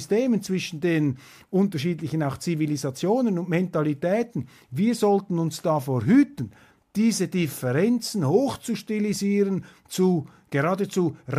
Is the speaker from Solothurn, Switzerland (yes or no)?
no; Zurich, Switzerland; Und da muss ich als Zürcher, als Agglomerationszürcher sagen, wehret den Anfängen aufgepasst.